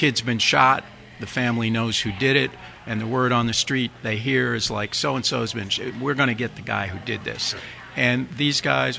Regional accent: Arlington, Virginia, United States; I'm actually from Virginia, and I went to school. I went to legally segregated schools in Arlington.

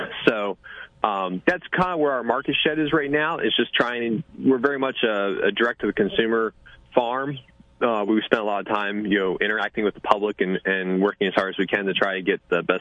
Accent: Maryland, United States; moved away; I grew up in Maryland, left Maryland in 2007, went to Polyface Farms, and was an apprentice there.

